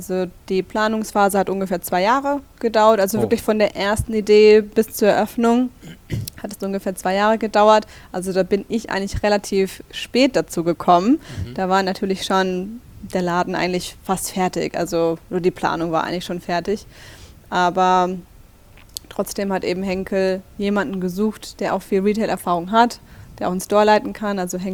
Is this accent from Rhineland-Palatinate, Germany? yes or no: no; Baden-Württemberg, Germany; also born or lived in Stuttgart; now in Berlin, Germany; Ja, ich komme aus Baden-Württemberg.